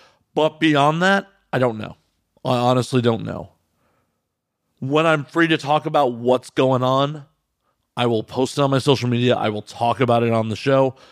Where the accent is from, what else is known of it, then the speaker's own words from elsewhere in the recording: Chicago, Illinois, United States; I'm a Midwesterner, bless.